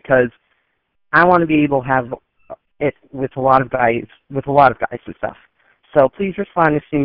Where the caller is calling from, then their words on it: Mesa, Arizona, United States; I'm calling from Mesa, Arizona. I'm 18, and I'm a male.